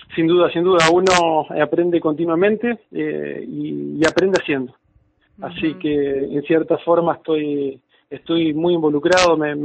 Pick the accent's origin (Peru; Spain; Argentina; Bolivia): Argentina; Santa Fe; yo soy de Santa Fe, venía de una escuela técnica de Santa Fe